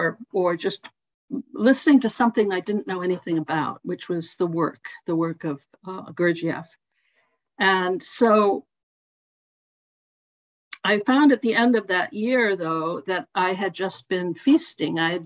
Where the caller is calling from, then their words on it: Massachusetts, United States; I just wanted to say mostly that I come all the way from Massachusetts, so I can only be with you by Zoom.